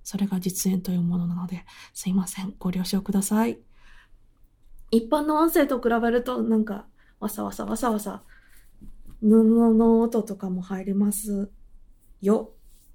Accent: Osaka, Japan; 大阪人です。大阪人オブ大阪人です。大阪生まれ、大阪育ちです。

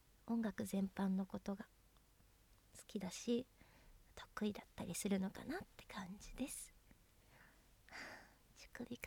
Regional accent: Kanagawa, Japan; 出身地は神奈川県です。海が近くにあるので住みやすいし、景色もいいです。

